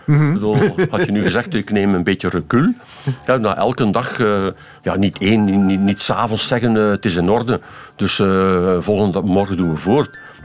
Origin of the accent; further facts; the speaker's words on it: Ghent, East Flanders, Belgium; en ik zeg het nu in mijn thuisstad, in het Gens